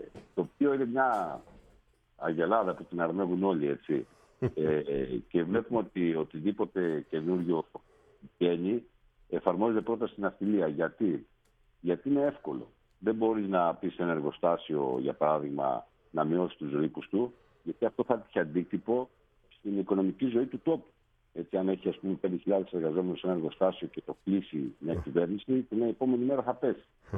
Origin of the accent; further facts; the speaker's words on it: Thessaly, Greece; απαντάται μόνο σε μια περιοχή στην Ελλάδα, είναι δίπλα στο χωριό μου. Είναι κάτω από τη λίμνη του Πλαστήρα, στον ποταμό Μέγκοβα.